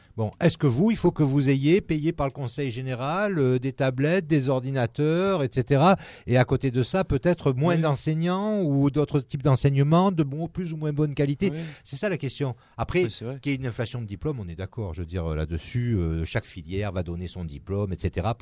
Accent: Tunisia; born there; moi je suis né en Tunisie

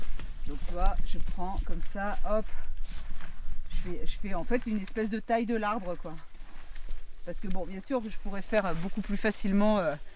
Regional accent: Lille, Hauts-de-France, France; Je viens de Lille, donc le plat pays, pas de montagne ni rien.

